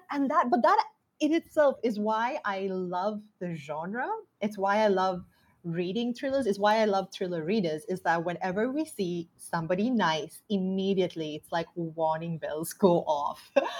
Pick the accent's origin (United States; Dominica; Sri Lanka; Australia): Sri Lanka; growing up in Sri Lanka, I had very limited access to books outside of, I guess, sort of the classics.